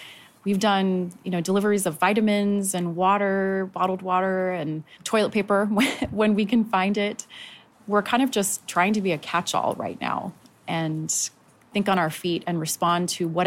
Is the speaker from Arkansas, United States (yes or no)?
no; California, United States; I come from the Bay Area.